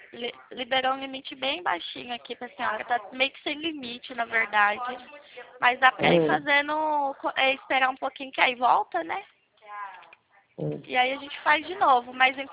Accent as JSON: {"language": "Portuguese", "region": "São Paulo", "country": "Brazil", "said": "É, eu sou do interior do São Paulo. Não fico na capital, fico no interior. Aqui ainda é mais frio ainda."}